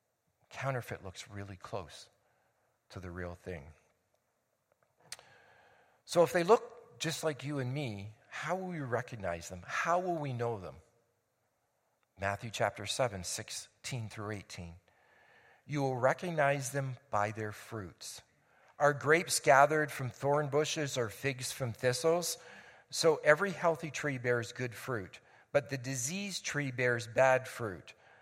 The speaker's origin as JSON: {"language": "English", "region": "Ontario", "country": "Canada", "moved": "yes", "said": "explained that I was from Ontario, and poor country boy that I was, had never seen orange and grapefruit trees"}